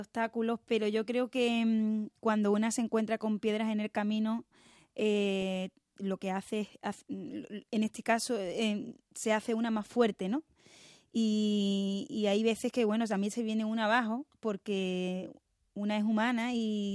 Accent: Málaga, Andalusia, Spain; Pues precisamente son cantes de mi tierra. Se suelen llamar allí también, allí lo solemos decir, abandolados de Málaga.

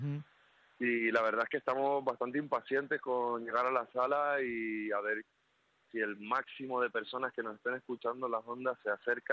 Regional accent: Canary Islands, Spain; Pues mira, somos tres personas de Gran Canaria.

